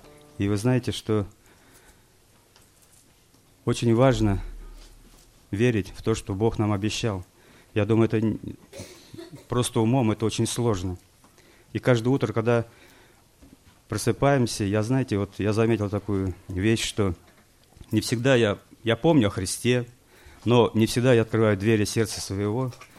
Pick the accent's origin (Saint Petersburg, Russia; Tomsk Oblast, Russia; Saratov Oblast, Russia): Tomsk Oblast, Russia; Tomsk; я благодарю Бога, что я родился здесь, в России, в Томске прожил.